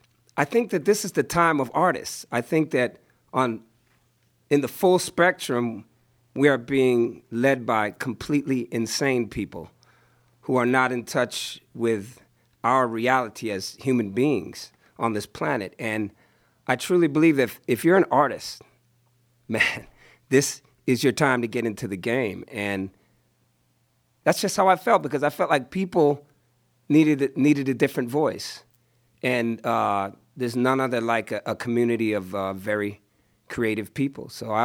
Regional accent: Oakland, California, United States; in Oakland, my hometown

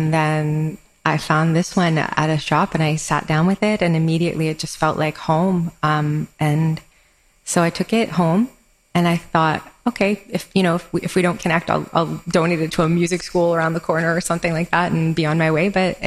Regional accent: Canada; I couldn't be in the US anymore because I'm Canadian and my work visa was done.

